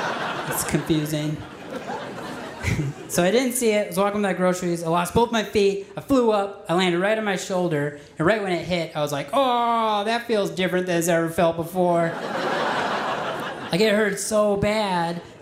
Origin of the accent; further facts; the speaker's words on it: Minnesota, United States; I was like, well, I'm originally from Minnesota. I watch a lot of Minnesota sports